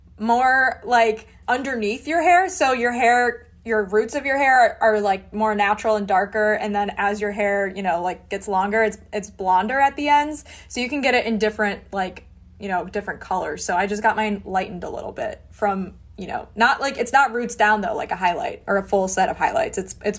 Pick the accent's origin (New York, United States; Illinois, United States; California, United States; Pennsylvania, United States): Illinois, United States; I am from the suburbs of Chicago. However, my mother is born and raised in Pittsburgh